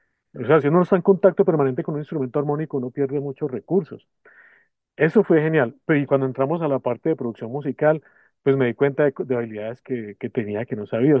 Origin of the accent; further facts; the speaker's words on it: Quindío, Colombia; Yo que vengo del Quindío, pues el Quindío es una zona de pasillos, bambucos, toda esta música es muy arraigada ahí.